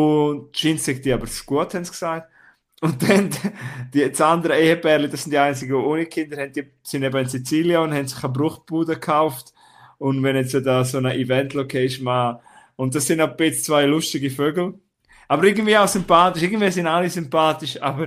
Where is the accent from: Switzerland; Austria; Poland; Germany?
Switzerland; aber wir sind ja beide Schweizer.